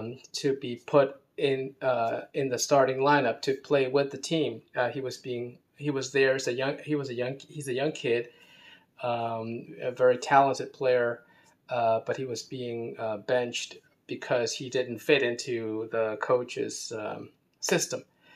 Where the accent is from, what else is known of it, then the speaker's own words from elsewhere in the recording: United States; Being American, I would support the US and my heart has always been with the England team.